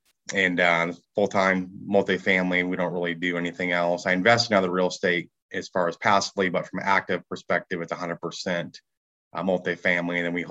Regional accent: Michigan, United States; now in Dallas, United States; So I live in Dallas, Texas now. I grew up in Michigan, though, one of seven kids.

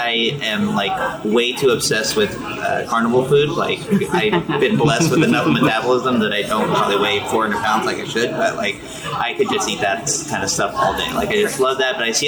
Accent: Kentucky, United States; now in Canby, United States; I'm not from Canby. I'm from the South, and in Kentucky, like every single town in Kentucky has a central park and a central square.

